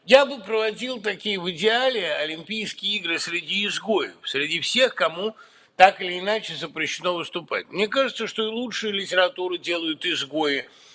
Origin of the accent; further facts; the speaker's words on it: Russia; moved away as an adult; ну ведь я уехал из России, потому что мне в России стало негде работать, не на что стало жить.